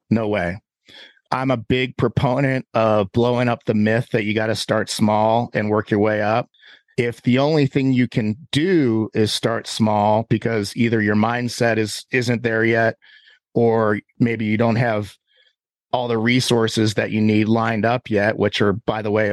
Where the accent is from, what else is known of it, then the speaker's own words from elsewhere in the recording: Ohio, United States; So I'm originally from Ohio. I have ties in Columbus. I have family in Cincinnati